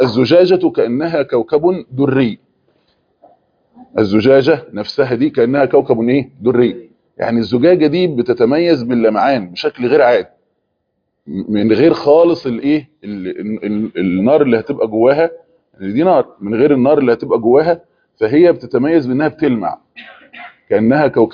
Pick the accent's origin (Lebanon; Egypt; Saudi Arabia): Egypt; احنا مصر ما يعرفوش الحر الشديد وما يعرفوش البرد الشديد